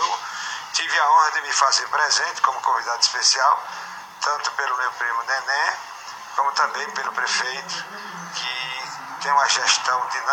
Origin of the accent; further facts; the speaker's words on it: Cedro, Ceará, Brazil; Eu sou da região, né? Eu sou do município de Cedro, e tudo que se inclui aqui com essa região me pertence.